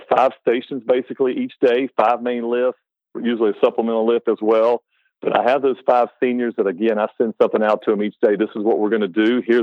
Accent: North Carolina, United States; Well, I grew up in North Carolina and went to Lenoir Ryan University. It's a Division II school in Hickory, North Carolina.

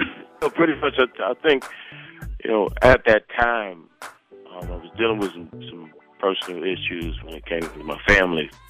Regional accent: Miami, Florida, United States; I'm from Miami, Florida, brother.

